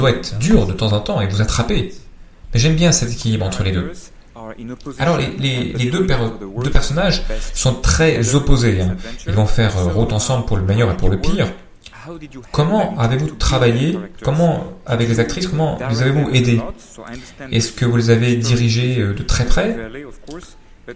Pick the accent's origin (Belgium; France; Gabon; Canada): Belgium; Flanders; French is a second language; je la connaissais très bien, hein, je suis flamand.